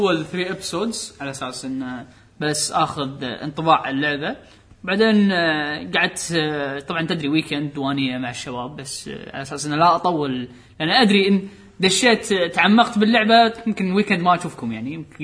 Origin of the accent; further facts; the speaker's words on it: Kuwait; عندنا بالكويت